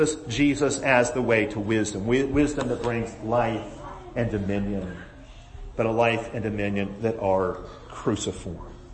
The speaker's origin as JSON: {"language": "English", "town": "Birmingham", "region": "Alabama", "country": "United States", "tie": "born or raised there", "said": "This actually emanates from my hometown of Birmingham, a lot of it."}